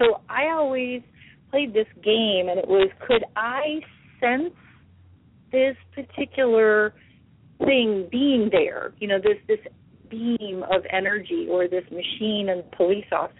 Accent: Midwest, United States; I grew up in the Midwest, and everything kind of trickled into the Midwest.

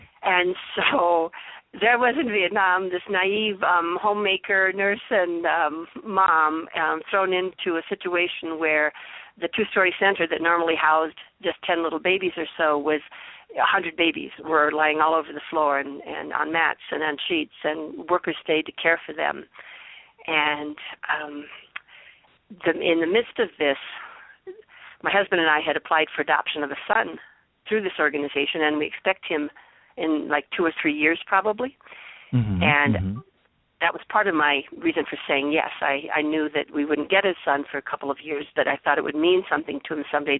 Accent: Iowa, United States; born there; I was born in Iowa, one of eight children on an Iowa farm, which I loved, and my family is still all back in Iowa.

